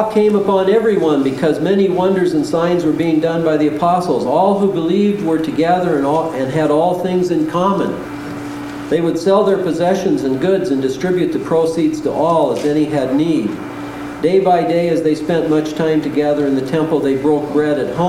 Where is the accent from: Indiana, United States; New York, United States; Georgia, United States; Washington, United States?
Washington, United States; I grew up over here in Eastern Washington, 6 miles out of, 13 miles out of the town where there was a swimming pool.